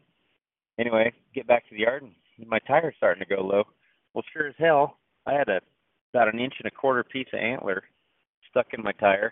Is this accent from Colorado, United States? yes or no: yes; Wray, Colorado, United States; I'm from Ray, Colorado, northeastern part of the county, or of the state.